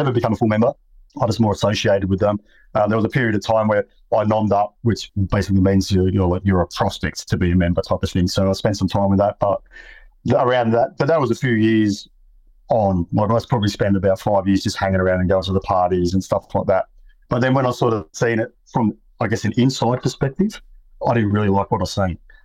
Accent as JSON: {"language": "English", "town": "Penrith", "region": "New South Wales", "country": "Australia", "tie": "born or raised there", "said": "I grew up in Western Sydney. Violence was common in the area. And I seen guys, look, we didn't have a lot of money in the, like most people grow up around the Penrith area aren't well off."}